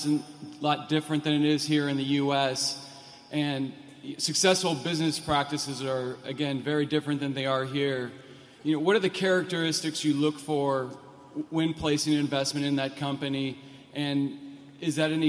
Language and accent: English; Los Angeles, California, United States; I'm from Los Angeles.